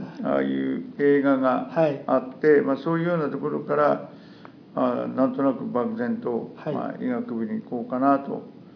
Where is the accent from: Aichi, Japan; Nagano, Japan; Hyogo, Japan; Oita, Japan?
Nagano, Japan; moved away as an adult; now in Tokyo, Japan; 長野県は長野市の田舎の出身です。